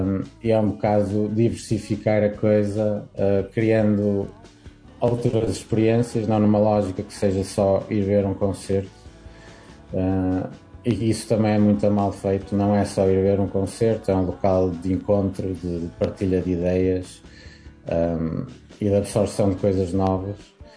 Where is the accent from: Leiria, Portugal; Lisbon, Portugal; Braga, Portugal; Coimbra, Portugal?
Braga, Portugal; Fafe; Porque eu quando era puto em Faf também se calhar queria isso e não tinha.